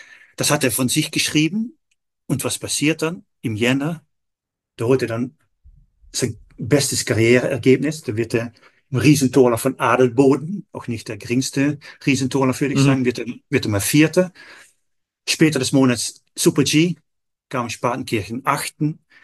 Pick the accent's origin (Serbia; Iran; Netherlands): Netherlands; now in Austria; vor allem niederländische Medien, was ja meine Heimat ist